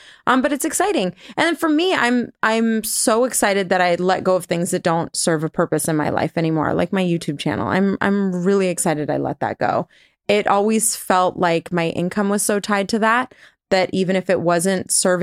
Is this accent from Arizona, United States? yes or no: no; California, United States; I'm a Californian and there's places that I'd never been to here, like Joshua Tree